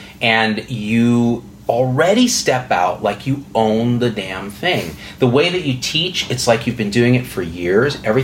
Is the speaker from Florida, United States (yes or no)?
no; Morristown, New Jersey, United States; born there; I was born in Morristown. I lived in Summit. My parents did their residency after coming from India at Overlook.